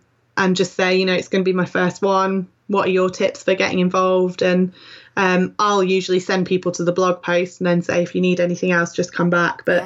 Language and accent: English; Yorkshire and the Humber, United Kingdom; Yorkshire tea. I'm a Yorkshire lass.